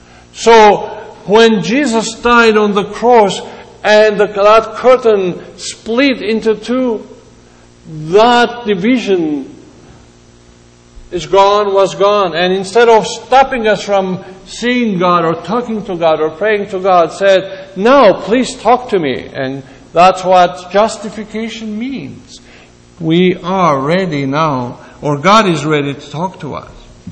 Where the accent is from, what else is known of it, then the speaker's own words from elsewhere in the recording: Greece; And when I come from Greece, and when a Greek person goes by a church